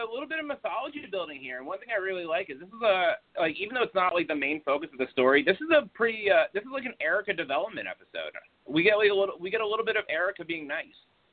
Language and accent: English; Florida, United States; I grew up in Florida, and we grew up not about 2 hours away from Universal Studios.